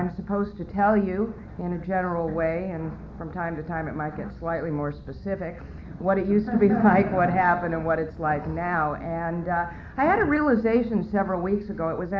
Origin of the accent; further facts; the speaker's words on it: Boise, Idaho, United States; born there; I was born 45 years ago. I was born in Boise, Idaho. That's an unusual place to be from